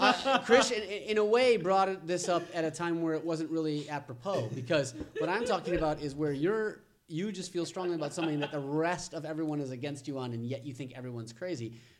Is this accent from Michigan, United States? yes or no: yes; Michigan, United States; I come from Michigan. I should know these things.